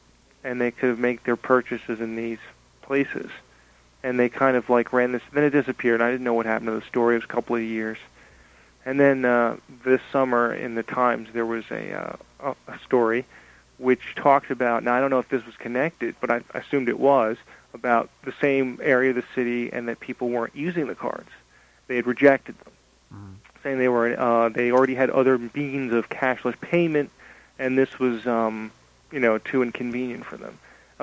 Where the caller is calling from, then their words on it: Westchester, New York, United States; I'm calling from Westchester.